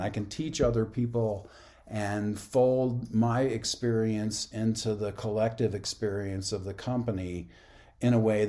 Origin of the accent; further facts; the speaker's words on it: Georgia, United States; since my grandfather took me out hunting and fishing as a little boy growing up in Georgia.